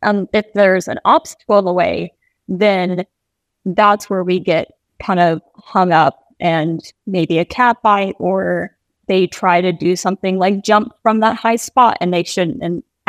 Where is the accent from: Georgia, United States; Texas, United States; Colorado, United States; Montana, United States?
Texas, United States; Don't quote me on that. I am from Texas.